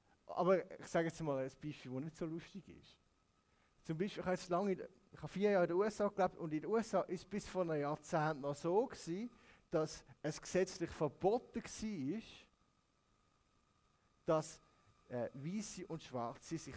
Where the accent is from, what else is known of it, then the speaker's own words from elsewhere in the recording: Switzerland; accent: Swiss German; Am Ende des Tages stehen die mir alle weitaus näher als Schweizer, die Schweizerdeutsch reden, wie ich. Also kein Basler, oder?